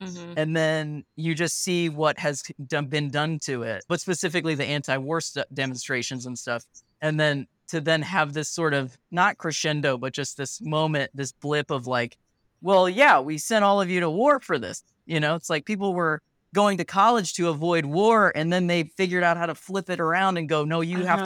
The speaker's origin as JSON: {"language": "English", "town": "Akron", "region": "Ohio", "country": "United States", "said": "I'm from Akron, Ohio, which is just literally down the street from Kent State, you know?"}